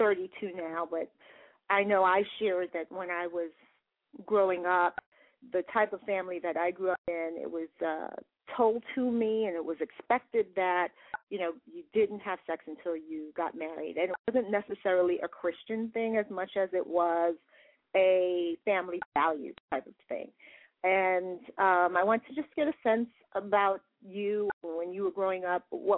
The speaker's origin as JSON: {"language": "English", "town": "Brooklyn", "region": "New York", "country": "United States", "tie": "born or raised there", "said": "you grew up in the city. I grew up in Brooklyn."}